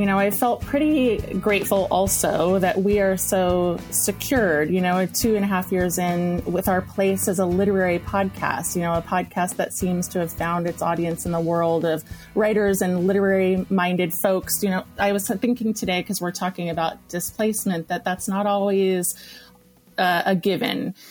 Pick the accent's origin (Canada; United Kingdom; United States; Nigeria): United States; California; You know, I'm a native Californian. I grew up in Southern California and on the coast.